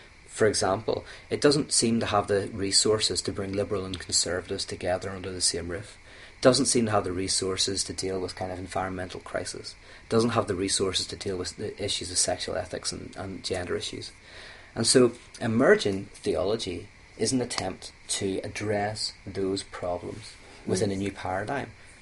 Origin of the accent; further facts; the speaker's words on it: Ireland; In fact, I love fighting. I'm Irish.